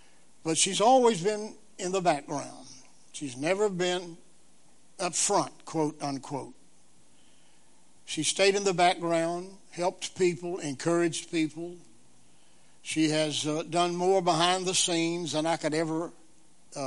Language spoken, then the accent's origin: English; Danville, Virginia, United States; Well, I came from Danville, Virginia, to the Bible Baptist Seminary.